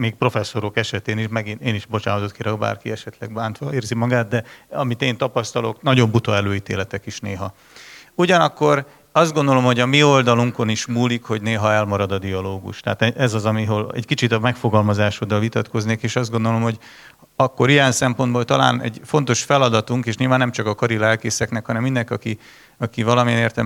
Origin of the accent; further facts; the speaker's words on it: Budapest, Hungary; Budapestről vagyok egyébként